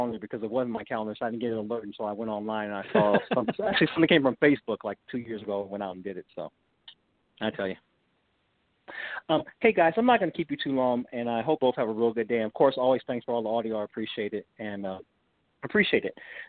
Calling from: Phoenix, Arizona, United States; Hey, Nate. Hey, Tom. … calling from Phoenix Senior, PW Torch VIP subscriber.

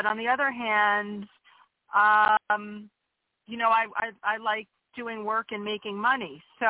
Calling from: Pennsylvania, United States; from Pennsylvania.

